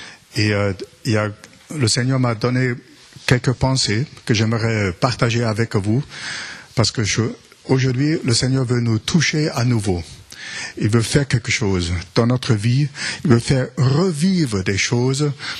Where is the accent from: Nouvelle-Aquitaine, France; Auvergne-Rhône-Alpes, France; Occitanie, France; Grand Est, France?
Auvergne-Rhône-Alpes, France; Villefranche-sur-Saône; donc nous venons de la capitale du Beaujolais. Donc, de Villefranche-sur-Saône.